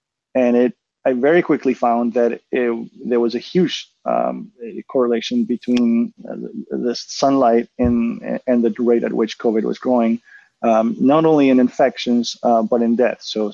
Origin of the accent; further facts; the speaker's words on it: Argentina; I was born and raised in Argentina, so I'm speaking as a Latino.